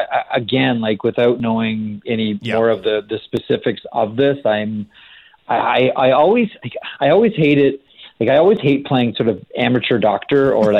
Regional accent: Canada; because I'm a Canadian hockey fan

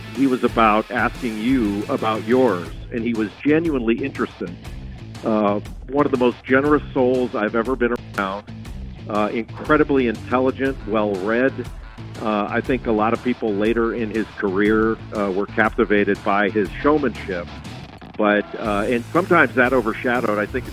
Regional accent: California, United States; I grew up in Southern California and grew up with Bill Walton as an idol of mine

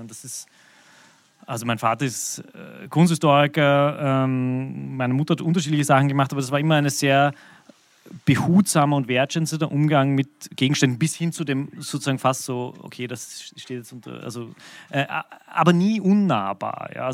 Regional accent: Vienna, Austria; Ich bin aus Wien.

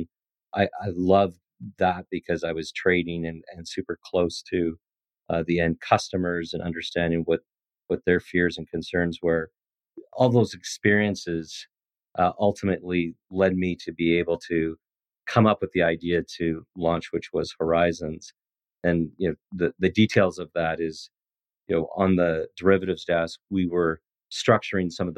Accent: Western Canada, Canada; Well, look, I was born and raised in Western Canada, which is as far from the financial services and fintech world as you can be.

